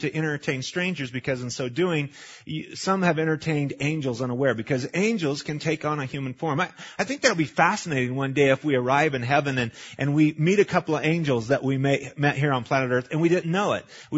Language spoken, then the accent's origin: English; Idaho, United States; You couldn't, but we had all these rules, which we grew up in Idaho